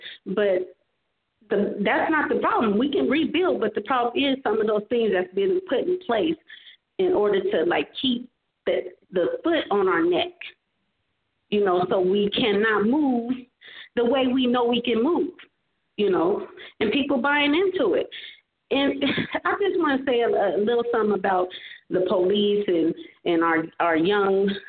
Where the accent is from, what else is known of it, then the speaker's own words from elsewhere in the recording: Fresno, California, United States; not when I was growing up in Southwest Fresno.